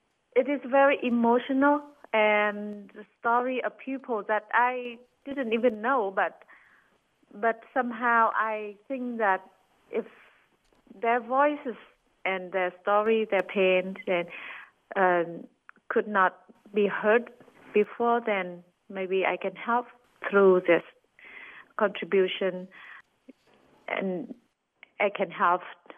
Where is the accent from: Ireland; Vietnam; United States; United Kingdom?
Vietnam; growing up in Vietnam